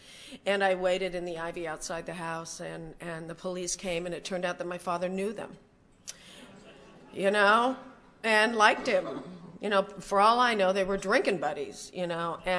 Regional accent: Van Nuys, California, United States; And I was raised in Van Nuys in this little two-bedroom house.

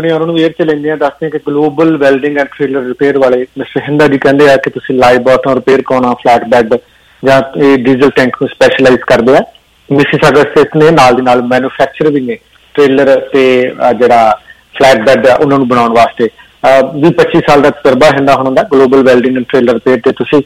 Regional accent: Punjab, India; ਸੋ ਅਸੀਂ ਮਾਣ ਮਹਿਸੂਸ ਕਰਦੇ ਹਾਂ ਕਿ ਅਸੀਂ ਪੰਜਾਬੀ ਹਾਂ, ਪੰਜਾਬੀ ਹੋਣ ਤੇ ਸਾਨੂੰ ਮਾਣ ਹੈ।

